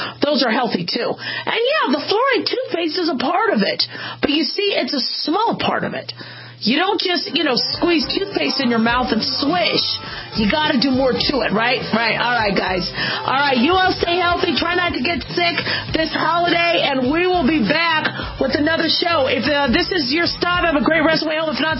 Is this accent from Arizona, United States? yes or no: yes; Phoenix, Arizona, United States; I grew up in Phoenix, and first the drinking fountain was so hot, you couldn't touch the buttons.